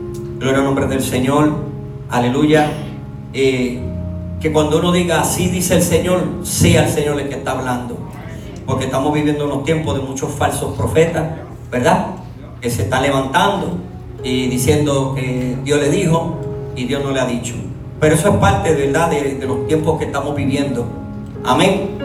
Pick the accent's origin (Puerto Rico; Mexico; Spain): Puerto Rico; Soy nacido, criado en el Evangelio, por la gracia del Señor, conocido como el niño predicador de mi bello país, la isla de Puerto Rico.